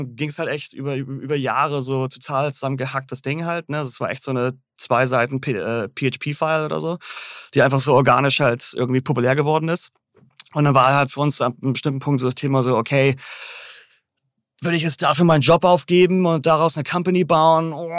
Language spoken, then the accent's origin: German; Großhansdorf, Schleswig-Holstein, Germany; Ja, ich bin aufgewachsen in Groß-Hansdorf, Endstation U1. Und dann bin ich in die Stadt gezogen, als ich irgendwie so 18 war oder so.